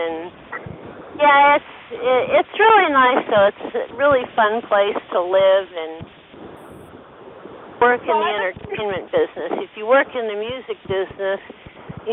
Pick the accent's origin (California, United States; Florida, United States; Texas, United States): California, United States; Glendale; I grew up in Glendale